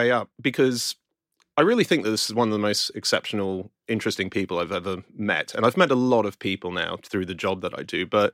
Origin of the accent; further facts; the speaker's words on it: Australia; I'm Australian.